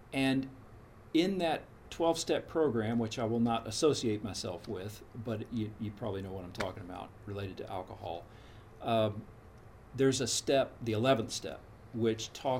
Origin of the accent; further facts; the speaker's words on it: Nashville, Tennessee, United States; I grew up in Nashville, Tennessee. I left when I went to grad school, but I was there for my childhood.